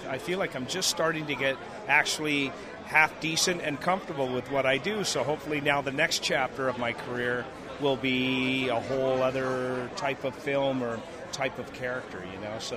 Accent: Canada; being a Canadian lad, I had aspirations of playing pro hockey.

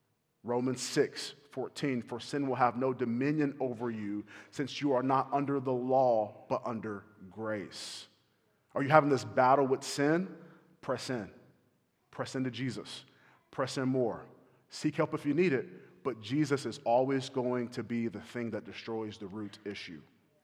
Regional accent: the Carolinas, United States; I grew up in the Carolinas. We went to the ocean often to fish, and so I had to learn.

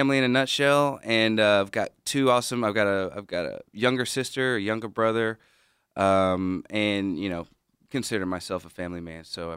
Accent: Houston, Texas, United States; So I was born and raised here in Houston. Moved out to Cyprus in eighth grade

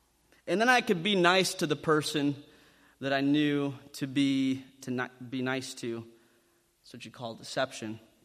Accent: Rock Rapids, Iowa, United States; You see, growing up for me, so I grew up in Northwest Iowa, in Rock Rapids, and I was always known as the good kid.

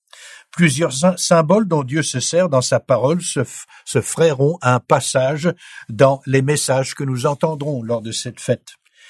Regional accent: France; Je suis français, donc j'aime bien le bon pain.

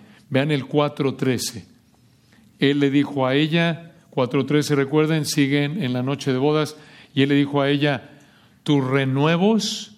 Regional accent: Mexico; yo recuerdo de chico en México, íbamos a un centro comercial

